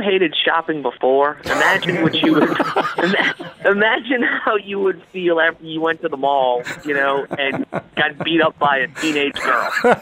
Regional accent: New Orleans, Louisiana, United States; Well, they're playing Tulane, which is a school out of New Orleans, my hometown, this weekend.

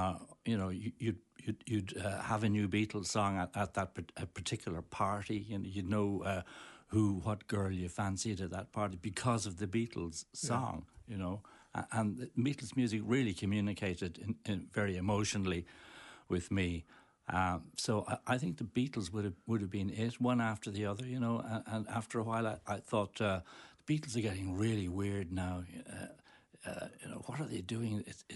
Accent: Malahide, Leinster, Ireland; I was born in, physically in the Rotunda Hospital, but I grew up in Malahide.

